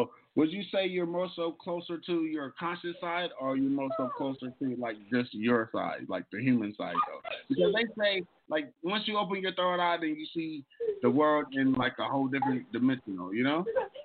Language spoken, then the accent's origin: English; Charlotte, North Carolina, United States; I'm back in my hometown. I'm back in Charlotte, North Carolina. Yeah, man, I'm leaving tomorrow, though. What I did was come back to my hometown.